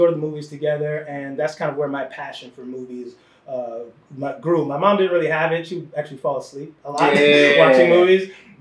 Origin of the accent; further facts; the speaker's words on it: Bronx, New York, United States; So born, raised in the Bronx. I'm the youngest of three boys. I have two older brothers.